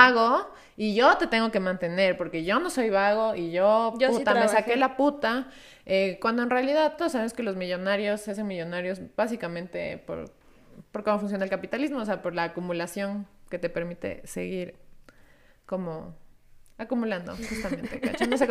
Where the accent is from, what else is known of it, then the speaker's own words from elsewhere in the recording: Ecuador; primero todos los ecuatorianos tenemos nuestro barquito y nuestro terreno, todo, el ecuatoriano más humilde